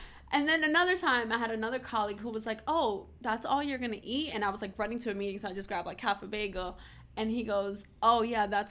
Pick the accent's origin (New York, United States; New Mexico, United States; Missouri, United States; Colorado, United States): New York, United States; Brooklyn; But like, so just imagine growing up in East New York, Brooklyn, being the only redhead